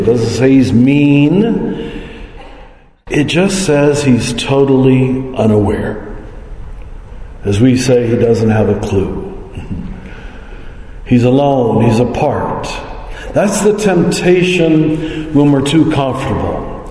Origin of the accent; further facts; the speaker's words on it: Kansas, United States; I grew up in America just like you did, but I had white skin, farm family from Kansas. We weren't rich.